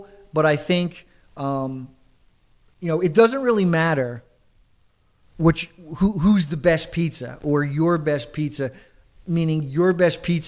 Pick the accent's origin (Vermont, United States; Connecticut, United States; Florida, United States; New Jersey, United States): Connecticut, United States; West Haven; Like, for example, for me, I grew up in West Haven.